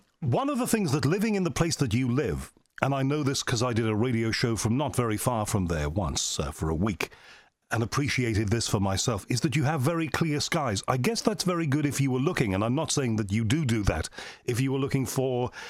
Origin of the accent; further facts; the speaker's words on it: United Kingdom; speaking as one Brit to another Brit, why did you leave us?